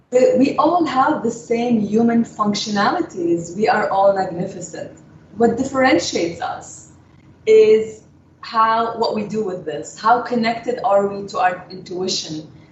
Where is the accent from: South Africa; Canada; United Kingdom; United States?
Canada; I've been lucky that I grew up in Canada, so I experienced both sides of the world.